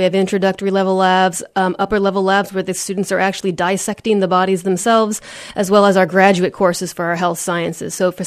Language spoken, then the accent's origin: English; California, United States; moved away as an adult; Well, I'm originally from California, did my undergrad out there, moved to Ohio for graduate school, Kent State University, and ended up here after that.